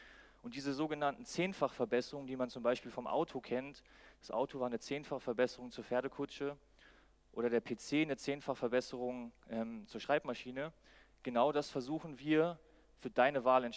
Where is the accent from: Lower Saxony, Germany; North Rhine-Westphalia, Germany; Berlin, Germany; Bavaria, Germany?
Lower Saxony, Germany; Göttingen; ich komme aus Göttingen